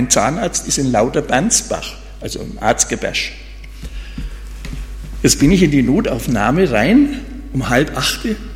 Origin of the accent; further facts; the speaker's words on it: Bavaria, Germany; moved away; Weil in meiner alten Heimat jetzt auch eine riesengroße Halle steht von Amazon. Also im Landkreis Hof.